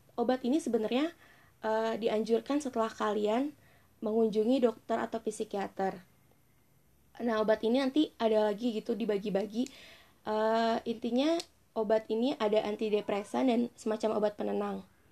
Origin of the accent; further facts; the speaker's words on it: Bekasi, West Java, Indonesia; born there; Gue lahir di Bekasi tanggal 5 Juni tahun 2000. Umur gue sekarang 19 tahun